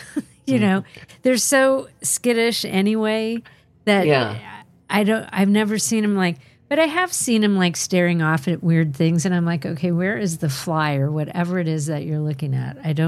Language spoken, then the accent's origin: English; Georgetown, South Carolina, United States; I grew up in Georgetown, South Carolina, which is an old town with more ghost stories than you can count.